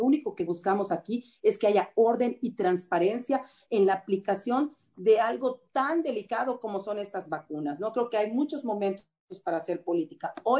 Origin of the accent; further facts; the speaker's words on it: Yucatán, Mexico; Muchos saludos de aquí, desde mi tierra, desde Yucatán.